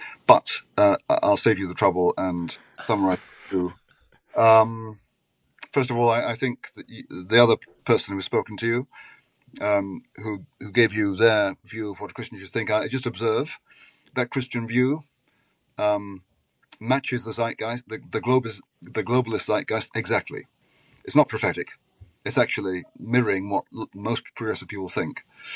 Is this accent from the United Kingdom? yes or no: yes; United Kingdom; as I've grown older, Tim, I've come out as a British patriot.